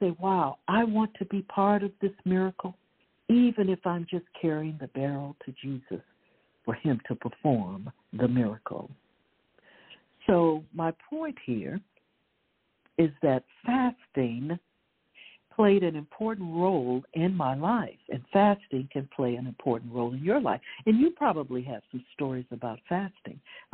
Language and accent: English; Chicago, Illinois, United States; One of them was when I was about 9 or 10 years old, yes, just a little girl growing up in Chicago, going to church at a little church on 55th and State Street